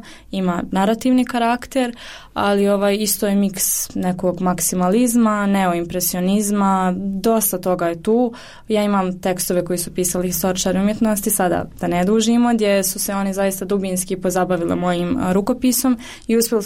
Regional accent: Bosnia & Herzegovina; ja želim da kao žena uspijem u ovom poslu, pogotovo jer dolazim iz Bosne

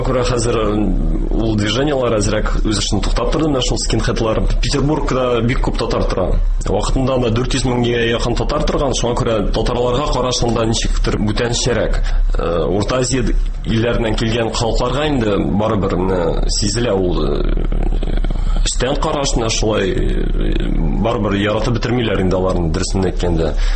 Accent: Nizhnekamsk, Tatarstan, Russia; moved away as an adult; Үзем Түбән Кама районының туып үскән кеше инде. Мәктәпне шунда бетердем инде, татар гимназиясын.

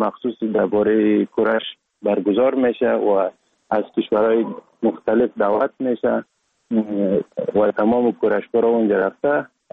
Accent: Sheberghan, Jowzjan, Afghanistan; also born or lived in Sar-e Pol; اصلا زاده ولایت سرپل هستم، در ولایت جوزجان کلان شدیم. تحصیلات ما، مکتب ما، همه چیز ما در ولایت جوزجان خوندیم. اصلا کورش هم در دوران طفولیت از اون ولایت جوزجان شروع کردم. ولایت جوزجان شهر شبرغان،

